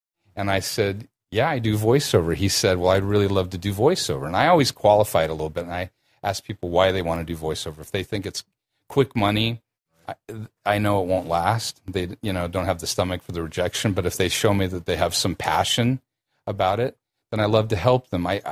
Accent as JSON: {"language": "English", "town": "Orange County", "region": "California", "country": "United States", "tie": "born or raised there", "said": "Well, what happened for me was living in Orange County. I grew up here in Orange County and driving to Hollywood every day."}